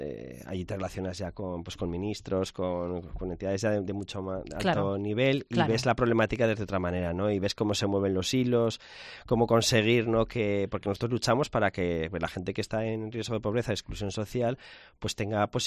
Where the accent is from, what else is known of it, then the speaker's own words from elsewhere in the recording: Zaragoza, Aragon, Spain; que ciudadanos piensen en ti para proponerte como zaragozano ejemplar